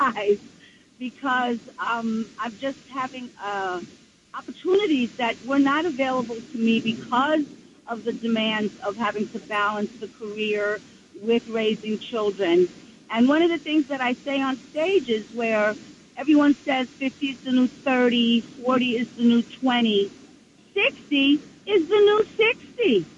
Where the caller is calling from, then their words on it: New Jersey, United States; I am calling from Bergen County, New Jersey.